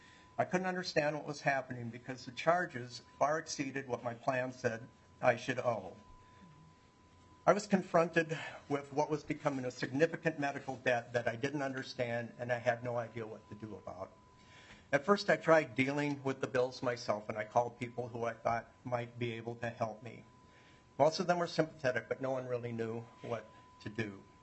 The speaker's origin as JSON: {"language": "English", "town": "Lakeville", "region": "Minnesota", "country": "United States", "tie": "born or raised there", "said": "I'm from Lakeville. I'm a lifelong resident of Minnesota and a father of three."}